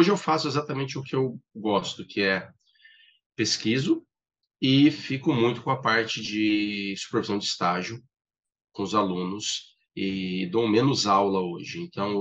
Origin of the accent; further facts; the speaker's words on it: Catanduva, São Paulo, Brazil; Eu sou de Catanduva, interior de São Paulo, fica próximo a São José do Rio Preto, que é uma cidade maior, então a referência é sempre Rio Preto.